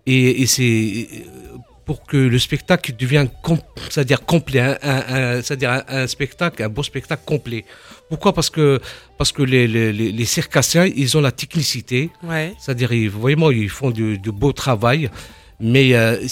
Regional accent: Algeria; Et comme en tant qu'Algérien

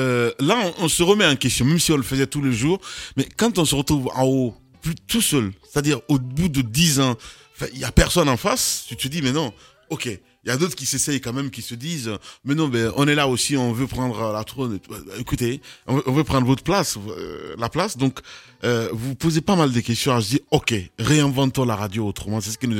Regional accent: Guinea; c'est ce qui se passe en ce moment chez nous en Guinée

